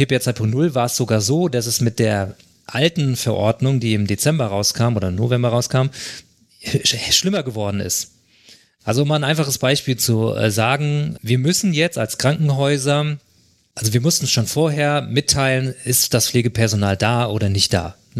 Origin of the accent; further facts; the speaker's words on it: Hesse, Germany; Ja, ich komme ja aus Hessen